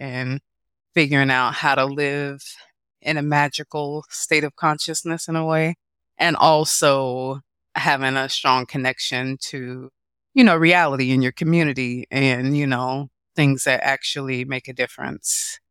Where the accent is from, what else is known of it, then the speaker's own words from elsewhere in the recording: Chicago, Illinois, United States; I'm a city girl. I'm from Chicago.